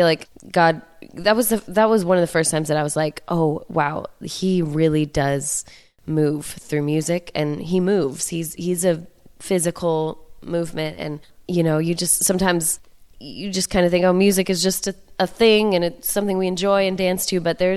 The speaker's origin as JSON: {"language": "English", "town": "Boulder", "region": "Colorado", "country": "United States", "tie": "born or raised there", "said": "Man, I grew up in Boulder, Colorado, went to a public high school, had never even heard of Christian music."}